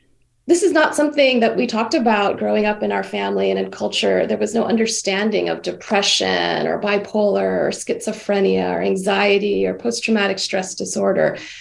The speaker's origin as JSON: {"language": "English", "region": "Hawaii", "country": "United States", "tie": "born or raised there", "said": "Yeah, I think being born and raised in Hawaii, my connection to the ocean, the Pacific Ocean, is a soul level connection."}